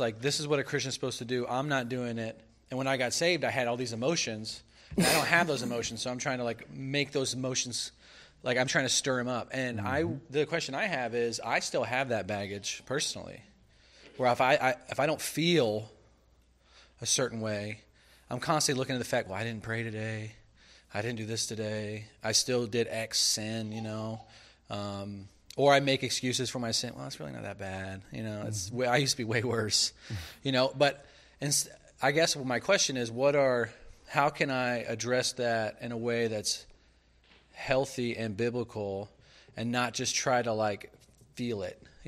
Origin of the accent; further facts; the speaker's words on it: South Carolina, United States; because I'm from South Carolina. I'm from a real Southern Baptist church, like in the South.